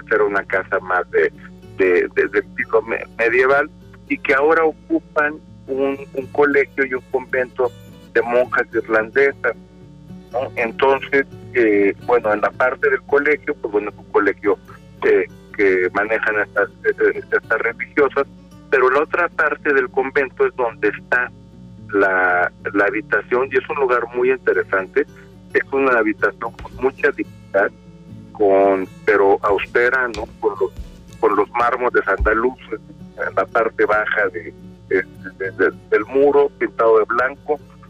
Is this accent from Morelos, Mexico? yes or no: yes; Cuernavaca, Morelos, Mexico; particularmente para quienes somos de Cuernavaca